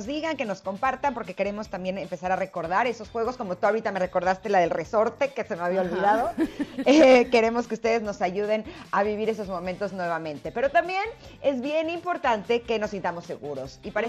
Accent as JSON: {"language": "Spanish", "region": "Mexico City", "country": "Mexico", "tie": "born there", "said": "Yo nací en la Ciudad de México y aquí pues no era como tan sencillo."}